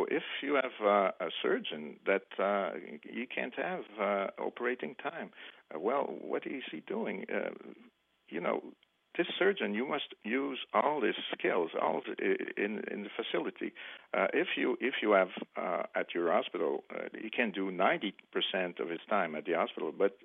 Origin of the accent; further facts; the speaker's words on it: Quebec, Canada; not because I'm from Quebec